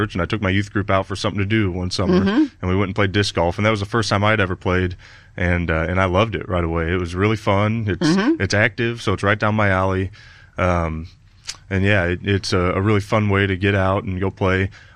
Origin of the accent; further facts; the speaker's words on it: St. Louis, Missouri, United States; now in Hannibal, United States; We're from South St. Louis and always knew that we would go back there as soon as we finished up